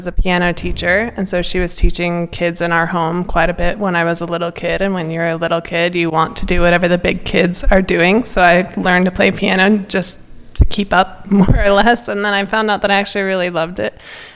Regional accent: Durango, Colorado, United States; now in Silverton, United States; But I'm born and raised in Durango, which is about an hour south of here, but I've been up here in Silverton for 23 years.

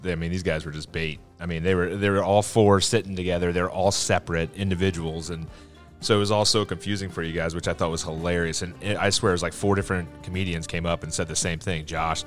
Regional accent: Midwest, United States; Chicago was always one because growing up in the Midwest, you have a bunch of friends that are there.

